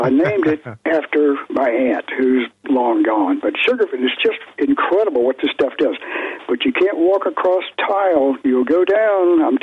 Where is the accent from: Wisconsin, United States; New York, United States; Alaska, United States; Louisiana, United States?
Louisiana, United States; West Monroe; there was a nurse in West Monroe, Louisiana, which is my hometown